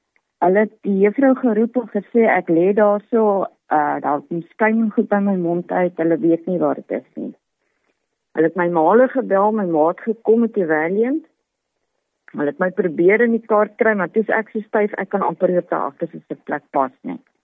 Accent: Jacobsdal, Free State, South Africa; Ek het groot geword in die Vrystaat, daar in Jacobsdal. … van Astartalk, iemand is wat van daai dele afkom.

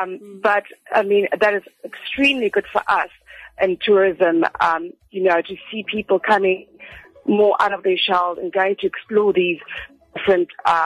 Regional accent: South Africa; You know, in South Africa, we'd like to say, you know, use an Uber, because you as a South African know how to use that.

